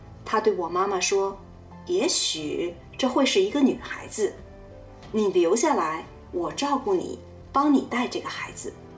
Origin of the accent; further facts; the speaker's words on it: Beijing, China; born there; 我生在20世纪70年代北京的一个教师家庭